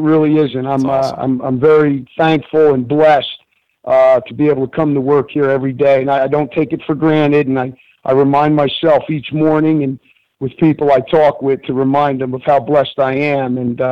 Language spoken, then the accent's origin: English; New Jersey, United States; Well, yeah, growing up in North Jersey, went to Roxbury High School, and in the area I grew up in North Jersey, I was very fortunate to be around some great high school coaches who inspired me to want to be a coach.